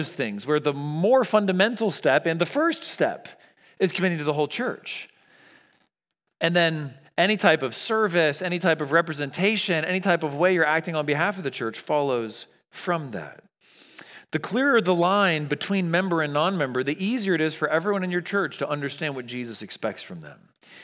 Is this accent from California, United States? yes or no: yes; California, United States; I mean, I grew up in California. It's not a world apart from here.